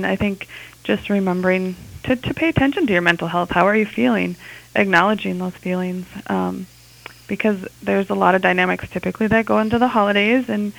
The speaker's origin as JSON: {"language": "English", "town": "Bellevue", "region": "Minnesota", "country": "United States", "tie": "born or raised there", "lives_now": "Granite Falls, United States", "said": "Yep. Grew up in Bellevue."}